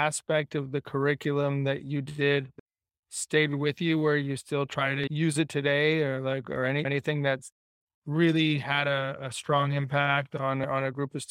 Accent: Los Angeles, California, United States; I grew up in Los Angeles. I miss it

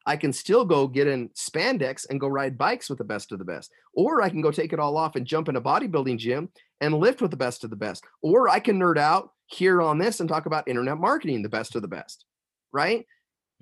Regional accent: Rigby, Idaho, United States; wow, I'm from Little Rigby, Idaho.

